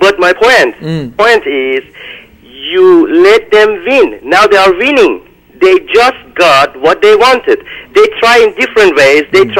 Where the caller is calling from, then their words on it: Norway; English is a second language; I'm calling from Norway.